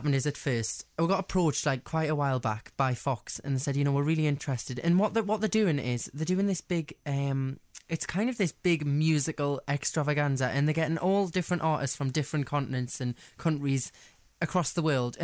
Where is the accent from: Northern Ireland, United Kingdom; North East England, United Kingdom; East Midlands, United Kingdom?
North East England, United Kingdom; Newcastle; And I was thinking they're going to be like, oh God, here he is from Newcastle.